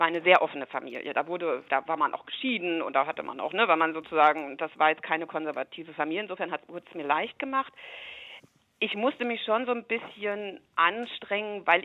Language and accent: German; Germany; Aber als Deutsche bin ich eher Mittelklasse, ne?